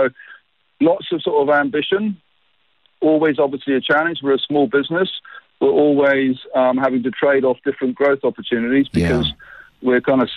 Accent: South Africa; we're South African, we're proudly South African

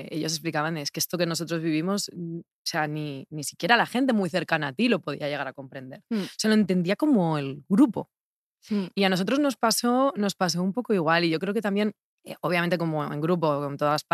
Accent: Fuenlabrada, Community of Madrid, Spain; yo al final salí de Fuenlabrada, pero yo no es que saliese de Fuenlabrada porque, o sea, quisiese salir despavorida de Fuenlabrada, ¿no?

